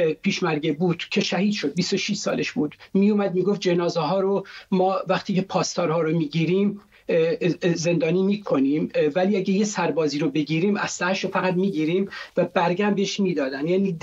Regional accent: Kurdistan, Iran; من اونجا بزرگ شدم، تو کردستان به دنیا آمدم

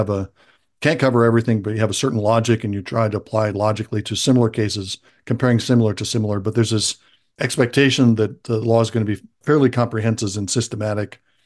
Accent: Alabama, United States; We've just been having this discussion in my home state of Alabama currently.

